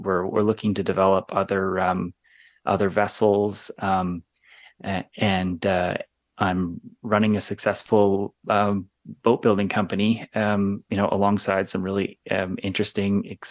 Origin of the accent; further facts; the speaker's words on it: British Columbia, Canada; being from British Columbia, halfway around the world.